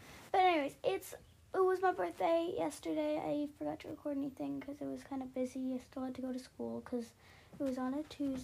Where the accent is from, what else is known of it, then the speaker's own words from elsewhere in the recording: England, United Kingdom; moved away; I'm from England originally, so yeah, pretty sure I addressed that. I lost all my accent.